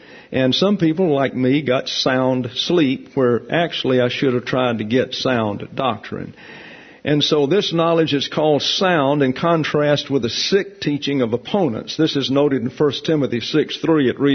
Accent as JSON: {"language": "English", "region": "the South", "country": "United States", "tie": "born or raised there", "said": "I was raised in the South"}